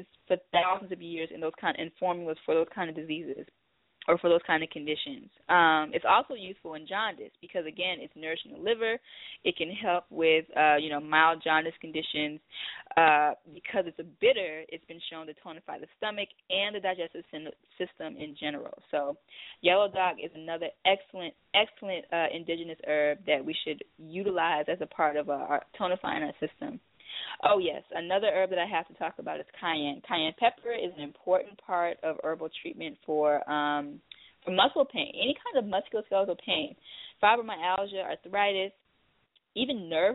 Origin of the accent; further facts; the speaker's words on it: South Carolina, United States; now in Arizona, United States; And I'm from South Carolina, so I saw these everywhere. It's basically the state plant in South Carolina.